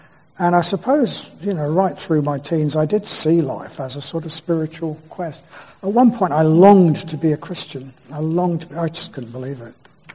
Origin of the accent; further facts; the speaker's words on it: England, United Kingdom; I'm not a gringo, I'm English.